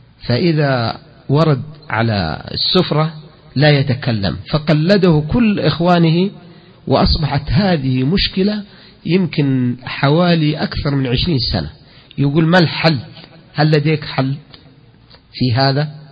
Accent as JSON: {"language": "Arabic", "country": "Saudi Arabia", "said": "احنا سعوديين ونرى انه احنا متمكنين من الدين"}